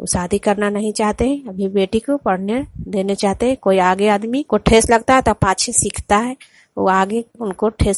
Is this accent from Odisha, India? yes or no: no; Hanganpura, Bihar, India; ग्राम हंगनपुरा मेरे नालंदा जिला के निवासी हूँ।